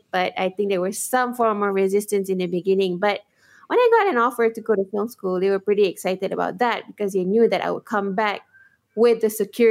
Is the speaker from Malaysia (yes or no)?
yes; Penang, Malaysia; So I was raised and grew up in Penang. So I was born and raised in Penang.